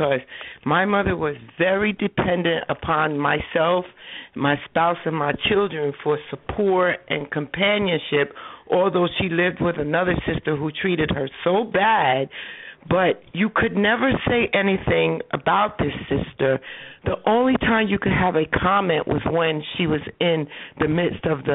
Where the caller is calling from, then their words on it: New Jersey, United States; I'm calling from New Jersey.